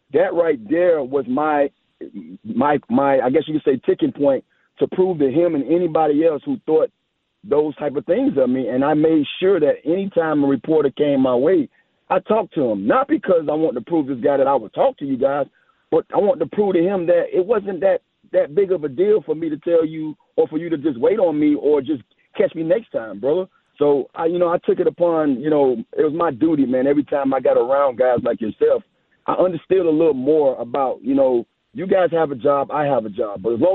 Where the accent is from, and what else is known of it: Miami, Florida, United States; born or raised there; now in New York, United States